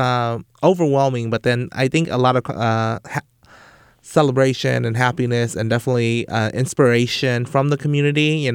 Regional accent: Sacramento, California, United States; You know, I grew up in North Sacramento. I think it's a beautiful neighborhood.

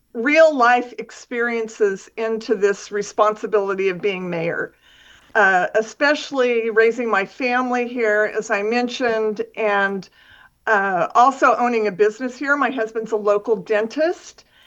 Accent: Modesto, California, United States; I was born and raised in Modesto. My father was born in Modesto. My grandparents had dairy farms here.

